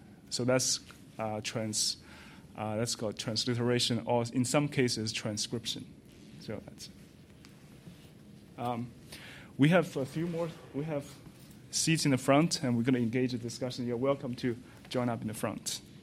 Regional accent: China; first language Chinese; English is a second language; I'm my native language is in Chinese, so I use a Chinese example.

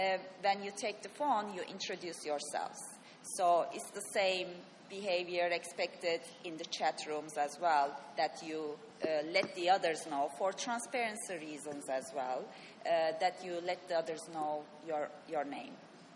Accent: Turkey; English is a second language; For example, I'm not a native English speaker. I come from Turkey, and probably you are having a hard time with my accent to follow.

